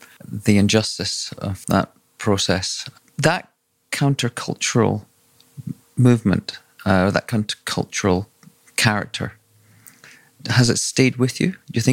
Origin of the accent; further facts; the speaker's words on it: Scotland, United Kingdom; I mean, I grew up in Scotland and I was very conscious of international affairs